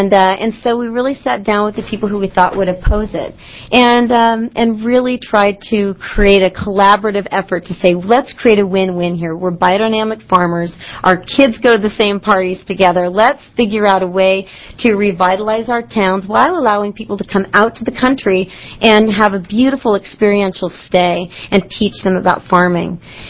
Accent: Beaverton, Oregon, United States; Growing up in Beaverton with my mom and living on the weekends with my dad in Portland, we never got that concept.

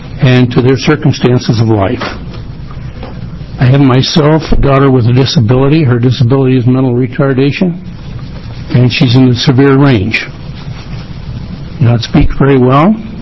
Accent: King City, Oregon, United States; from King City, Oregon.

